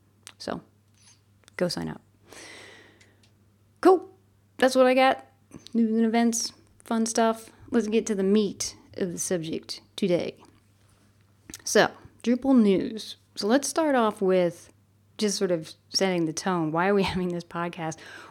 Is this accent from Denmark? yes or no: yes; Copenhagen, Capital Region of Denmark, Denmark; here in my hometown of Copenhagen, Denmark.